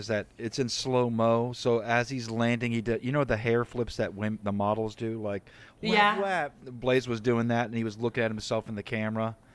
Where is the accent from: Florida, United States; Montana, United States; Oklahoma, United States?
Florida, United States; Like, I'm from South Florida, and my hometown is actually right next to the Everglades.